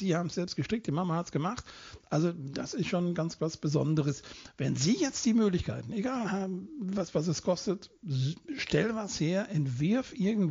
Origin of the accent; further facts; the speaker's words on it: Warendorf, North Rhine-Westphalia, Germany; Also ich bin damals auf dem Gymnasium Laurentianum hier in meiner Heimatstadt Warndorf gewesen